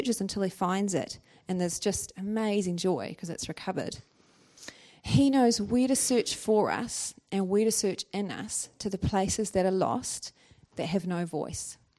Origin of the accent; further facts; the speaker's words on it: New Zealand; A white, normal, middle class girl growing up in New Zealand with that secret side of your life, it's just kind of, it was a secret.